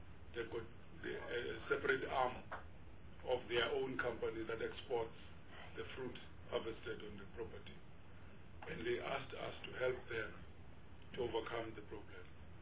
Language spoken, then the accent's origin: English; Eastern Cape, South Africa; I come from the Eastern Cape. I was in the EXCO.